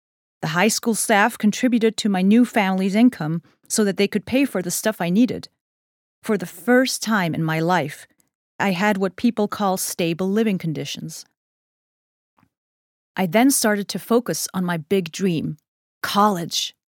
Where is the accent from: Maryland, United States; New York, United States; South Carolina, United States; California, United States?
South Carolina, United States; My hometown rallied around me and raised the money to get me to Boston so that I could see the university. One of the teachers traveled with me, because I had never taken a plane or a subway and had never really been outside South Carolina.